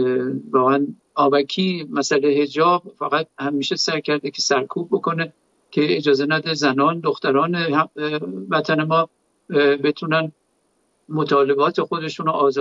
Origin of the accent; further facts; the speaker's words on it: Iran; من به عنوان یک ایرانی، به عنوان یک پیشکسوت ورزشی واقعا افتخار میکنم